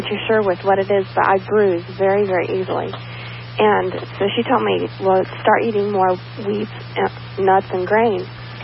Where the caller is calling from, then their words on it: Largo, Florida, United States; I'm calling from Largo.